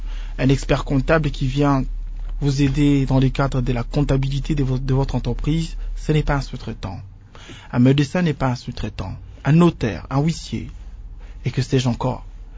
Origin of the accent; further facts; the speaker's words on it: DR Congo; ici chez nous en RDC